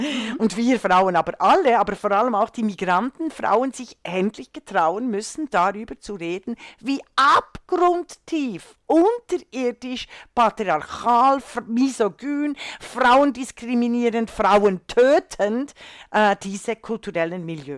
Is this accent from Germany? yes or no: no; Switzerland; Es ist das Cotti. Ja, es ich als Schweizerin sage das Cotti.